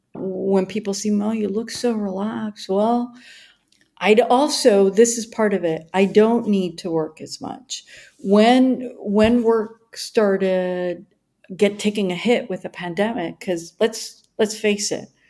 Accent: California, United States; now in Phoenix, United States; I'm a baby because I came from California.

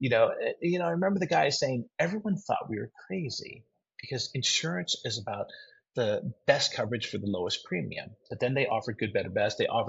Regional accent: Midwest, United States; I'm from the Midwest, and when I grew up … was great.

